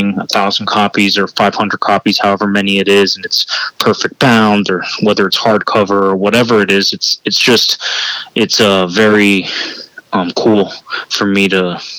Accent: Miami, Florida, United States; It's almost like, okay, you know, I'm from Miami, from Florida. The orange is synonymous with, you know, our city and our state

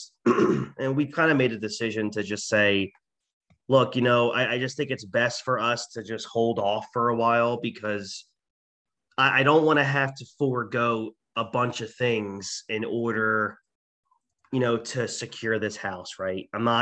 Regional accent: New Jersey, United States; But in growing up in Jersey, you cannot go in the water until August.

